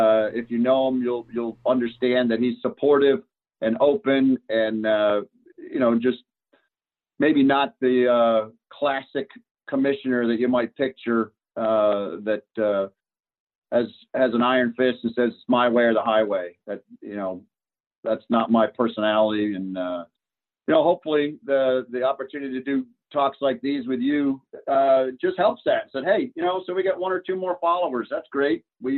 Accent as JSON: {"language": "English", "region": "Connecticut", "country": "United States", "tie": "born or raised there", "said": "I had not experienced lacrosse, even though growing up in Connecticut, New England had a lot of lacrosse, but I didn't play lacrosse."}